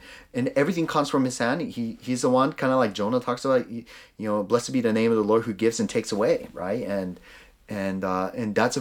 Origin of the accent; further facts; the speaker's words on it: Japan; growing up in Japan, the plate didn't go around.